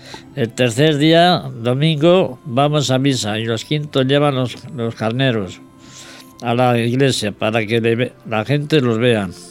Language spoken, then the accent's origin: Spanish; San Juan de la Nava, Castile and León, Spain; hablamos de la historia de mi pueblo, San Juan de la Nava. Un pueblo pequeño, a unos 500 habitantes, situado en la provincia de Ávila, a 30 kilómetros de la ciudad.